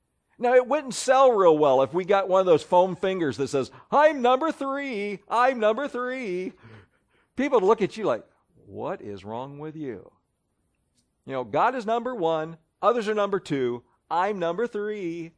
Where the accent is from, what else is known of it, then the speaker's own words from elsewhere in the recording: United States; We should use our liberties as an American for good, and certainly as a Christian.